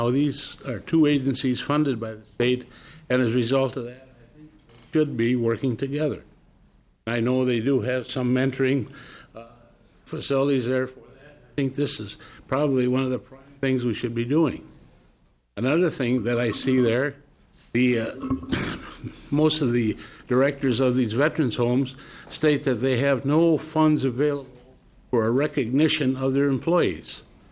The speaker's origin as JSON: {"language": "English", "town": "Deer River", "region": "Minnesota", "country": "United States", "said": "I'm from Deer River, Minnesota."}